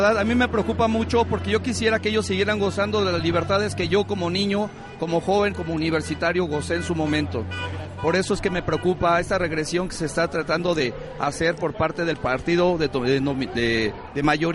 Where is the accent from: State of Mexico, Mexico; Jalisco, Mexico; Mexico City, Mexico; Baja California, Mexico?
State of Mexico, Mexico; Naucalpan; de Naucalpan.